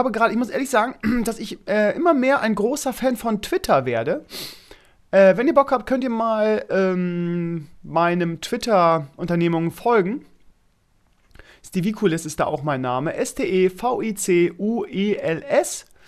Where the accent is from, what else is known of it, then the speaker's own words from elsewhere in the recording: Bremen, Germany; accent: North German; ja, ich komme aus Bremen. Sagt er, ja, sind wir Nachbarn, ich komme aus Oldenburg, ich habe gleich gehört irgendwie, an deinem Dialekt. Scheinbar haben wir Bremer noch irgendwas drinne, auch wenn wir eigentlich Hochdeutsch sprechen